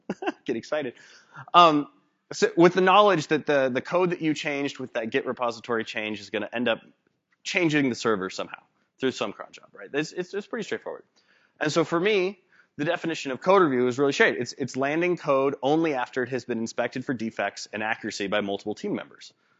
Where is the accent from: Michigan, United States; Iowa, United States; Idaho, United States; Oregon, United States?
Oregon, United States; Portland; So I'm from Portland, Oregon, which is pretty far, and I travel a lot